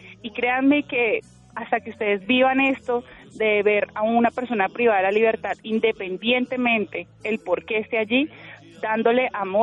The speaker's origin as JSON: {"language": "Spanish", "town": "Ibagué", "region": "Tolima", "country": "Colombia", "said": "Yo soy de aquí, de Ibagué, Tolima. Mi mamá es de una comunidad indígena, entonces tengo ese amor por la naturaleza desde mis raíces."}